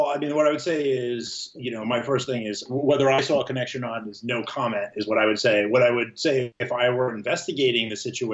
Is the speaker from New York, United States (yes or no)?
yes; New York, United States; I went to all boys Catholic school in Long Island, but like, you know, I mean, you know, I'm a New Yorker first and foremost.